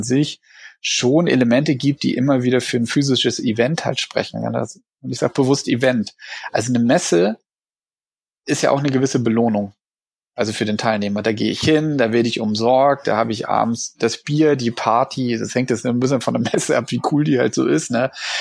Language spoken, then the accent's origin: German; Berlin, Germany; also ich komme ja aus Berlin